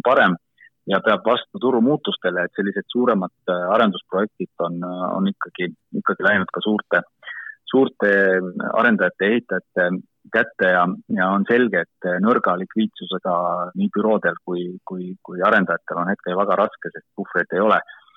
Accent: Finland; Estonian is a second language; kuna ma ise olen Soomest pärit, siis ma ikka jälgin Soomet kõige rohkem

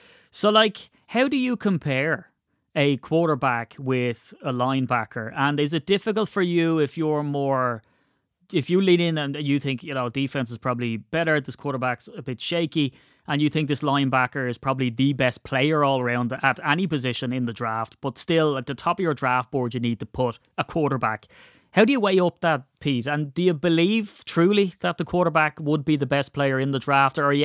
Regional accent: Ireland; I'm a firm believer in it, particularly as an Irish man.

